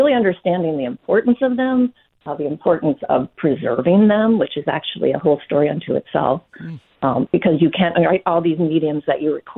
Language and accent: English; Minneapolis, Minnesota, United States; I actually grew up in the city. My siblings were born in northern Minnesota, and I grew up in Minneapolis.